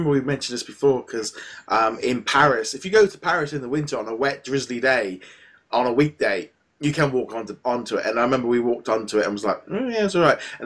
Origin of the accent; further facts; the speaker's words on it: United Kingdom; and we're British. We're used to doing things in the rain, and we've traveled all that far